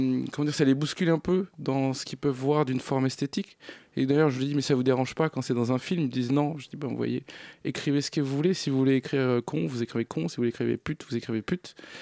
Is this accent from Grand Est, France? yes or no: no; Nantes, Pays de la Loire, France; born there; now in Paris, France; mon père est kurde, ma mère est turque, je suis né en France et à Nantes, maintenant je vis à Paris, donc je vis avec ces quatre identités.